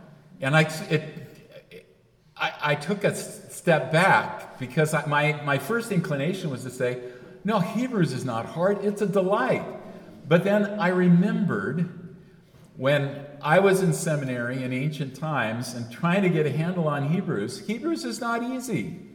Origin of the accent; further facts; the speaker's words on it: California, United States; As a Californian, I'm glad to say it's delightful to be in a green place.